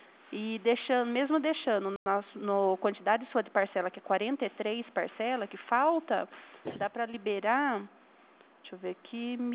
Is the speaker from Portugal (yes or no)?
no; Limeira, São Paulo, Brazil; Eu sou de Limeira